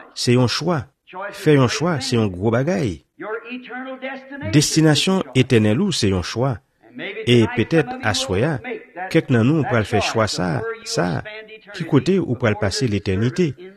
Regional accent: United States; en tant qu'Américain, pour choisir n'importe quelle église qu'on voulait venir maintenant

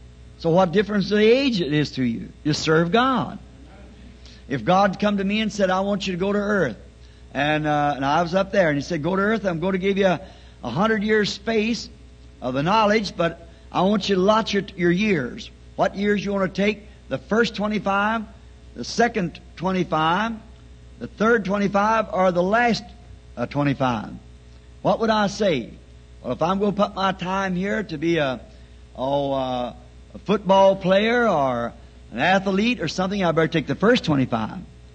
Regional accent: the South, United States; I'm a Southerner, you know, and so I just have to, I can't think of it too fast.

